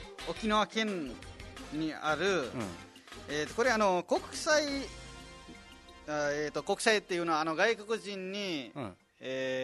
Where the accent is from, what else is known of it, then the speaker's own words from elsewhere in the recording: Nepal; Japanese is a second language; now in Japan; ナマステの後はネパールから来ましたっていうのはもうあの慣れてますので、